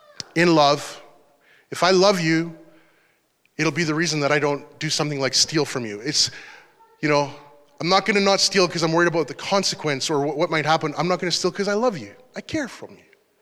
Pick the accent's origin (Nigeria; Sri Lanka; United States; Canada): Canada; because I'm a Canadian